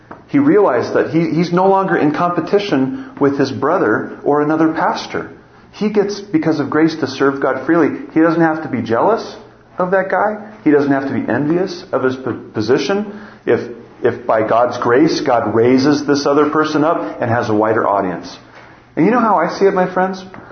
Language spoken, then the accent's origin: English; Montana, United States; I'm from Montana and people call me redneck.